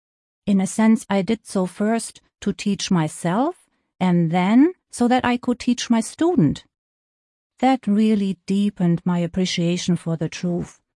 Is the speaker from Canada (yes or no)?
no; Graz, Styria, Austria; I was raised in Graz, Austria.